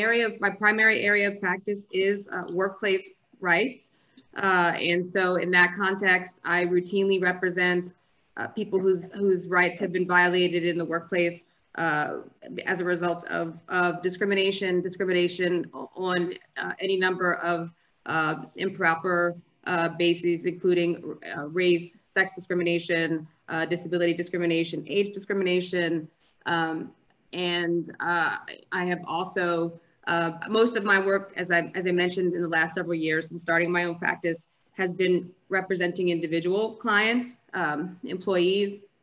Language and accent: English; East Coast, United States; I come from a multiracial family. My mom's white, my dad's black. I consider myself black, and I grew up on the East Coast. I was raised Lutheran.